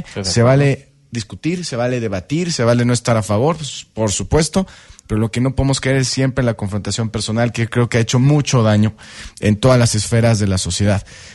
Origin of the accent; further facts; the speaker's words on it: Mexico; que es la solidaridad y la unidad como mexicanos.